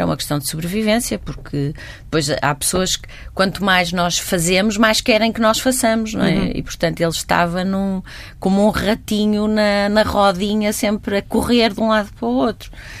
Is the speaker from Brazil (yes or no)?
no; Porto, Norte, Portugal; born there; em Lisboa, portanto, é a minha cidade, embora não seja a minha cidade natal, e a minha cidade natal é o Porto